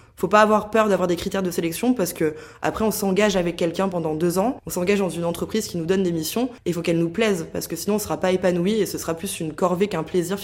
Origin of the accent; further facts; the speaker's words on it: Saint-Étienne, Auvergne-Rhône-Alpes, France; moi je suis stéphanoise de base, donc il me semblait logique de rester dans un premier temps pour mes études